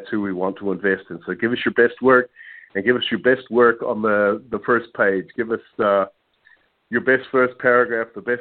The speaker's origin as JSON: {"language": "English", "country": "New Zealand", "said": "I'm originally from New Zealand. You might be wondering where my accent's from."}